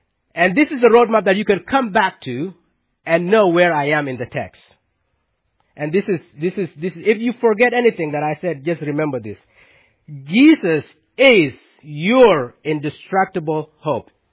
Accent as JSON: {"language": "English", "country": "South Sudan", "tie": "born or raised there", "said": "the civil war broke out in my hometown in South Sudan."}